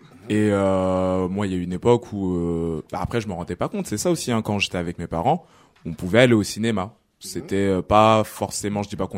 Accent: Lyon, Auvergne-Rhône-Alpes, France; En plus, à la base, je viens de Lyon.

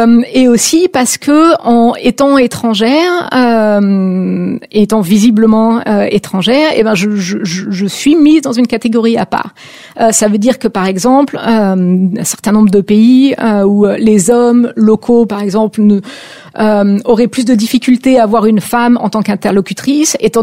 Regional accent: France; pour le coup, je suis française, perçue comme française

